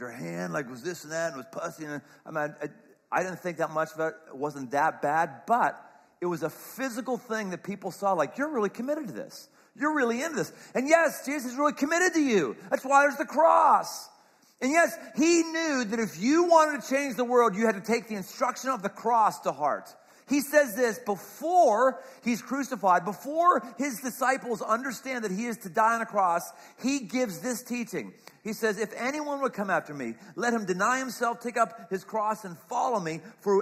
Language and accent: English; Pittsburgh, Pennsylvania, United States; I grew up in Pittsburgh at that time, and so I grew up watching this guy who was the captain, Jack Lambert.